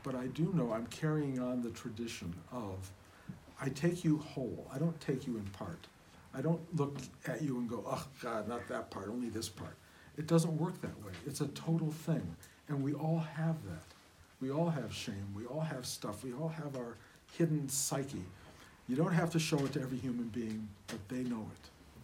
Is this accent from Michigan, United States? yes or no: yes; Detroit, Michigan, United States; I'm a kid from Detroit with no promise of any particular kind